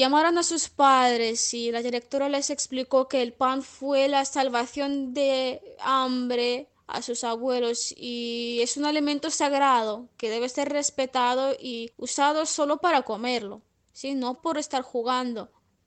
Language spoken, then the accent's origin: Spanish; Russia; Spanish is a second language; soy rusa. Vivo en la ciudad de Volgogrado, o como se llamaba antes, Stalingrado, y estudio la carrera de profesora de idiomas.